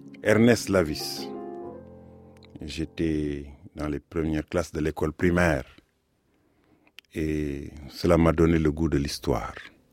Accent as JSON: {"language": "French", "region": "Saint-Louis", "country": "Senegal", "said": "Moi, j'étais de Saint-Louis du Sénégal."}